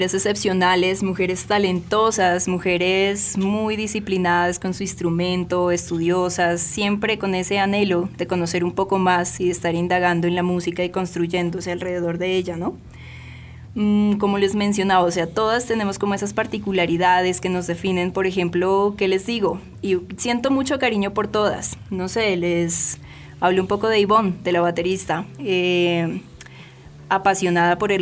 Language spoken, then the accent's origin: Spanish; Pasto, Nariño, Colombia; born there; yo nací en Pasto. Para quienes no conocen la ciudad, está al sur de Colombia, es la capital del departamento de Nariño.